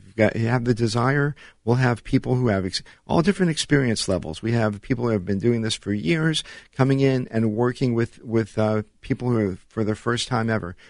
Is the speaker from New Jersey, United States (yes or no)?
yes; New Brunswick, New Jersey, United States; I grew up outside of New York City. I grew up in New Jersey, the New Brunswick area. So it was just a short train ride into the city.